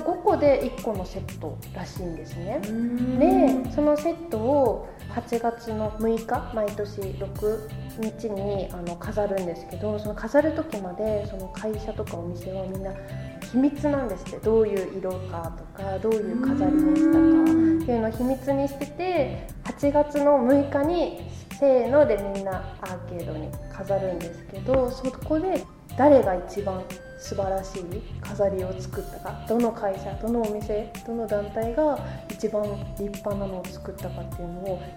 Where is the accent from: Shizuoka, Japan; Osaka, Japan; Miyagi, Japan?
Miyagi, Japan; Sendai; 私は仙台市出身なんですけど、